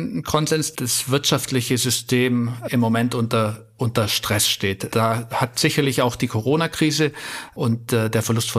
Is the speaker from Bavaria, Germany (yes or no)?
yes; Bavaria, Germany; ich bin im Allgäu aufgewachsen